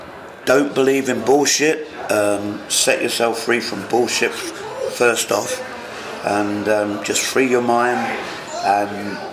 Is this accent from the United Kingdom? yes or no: yes; England, United Kingdom; I'm English.